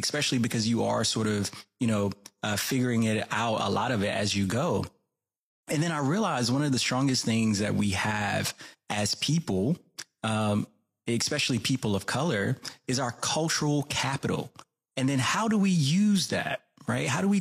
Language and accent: English; the South, United States; I mentioned being born and raised in the South. I mean, some of this is, you know, my Southern roots